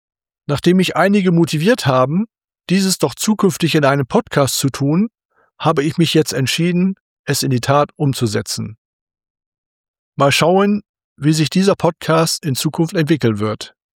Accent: Bremen, Germany; born there; now in Essen, Germany; Ich bin in Bremen geboren und lebe seit 1993 in Essen.

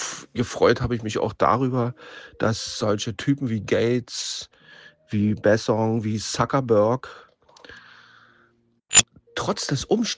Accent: Berlin, Germany; ich bin ja Berliner, hört man vielleicht auch

